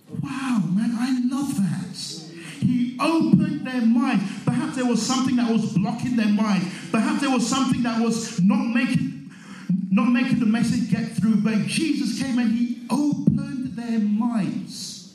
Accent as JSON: {"language": "English", "country": "Nigeria", "tie": "born or raised there", "said": "we grew up in Nigeria, and the place where we grew up, it was very, very rocky, very stony."}